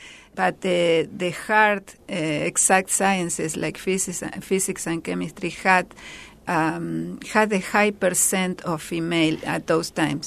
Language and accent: English; Argentina; I grew up in Argentina